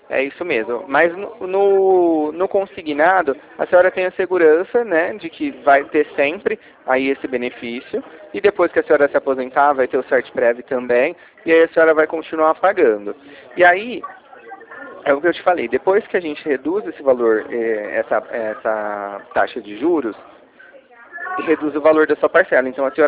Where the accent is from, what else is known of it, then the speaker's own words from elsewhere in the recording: Ribeirão Preto, São Paulo, Brazil; now in Sertãozinho, Brazil; eu moro em Sertãozinho, mas eu sou daqui de Ribeirão